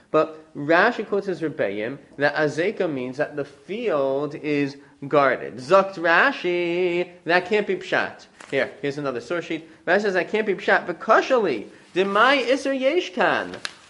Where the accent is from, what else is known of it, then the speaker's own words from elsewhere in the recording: Lawrence, United States; I remember as a kid, there was a little grocery store by the railroad in Lawrence. I grew up in Lawrence, and there was a railroad like two blocks away from my parents' house.